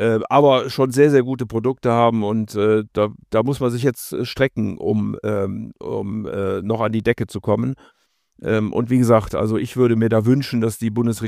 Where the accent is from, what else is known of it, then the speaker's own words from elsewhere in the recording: Rhineland, Germany; ich bin Rheinländer und damit immer optimistisch.